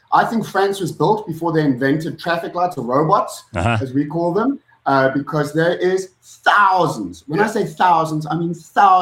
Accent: South Africa; something to be really proud of as a South African.

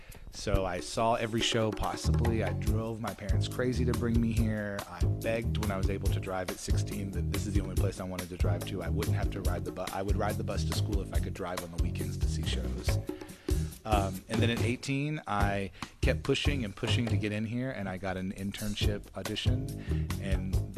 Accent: Tennessee, United States; I grew up in Overton County, so this is home for me.

